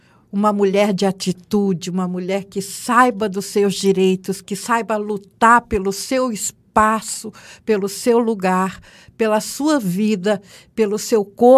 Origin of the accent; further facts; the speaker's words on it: Juiz de Fora, Minas Gerais, Brazil; Eu sou nascida, Jaci, em Juiz de Fora. Eu sou mineira de Juiz de Fora, nasci em 4 de junho de 1951, eu tenho 70 anos. Cresci em Juiz de Fora, meu pai é descendente de alemães, minha mãe é mineira de Barbacena, pertinho de Juiz de Fora.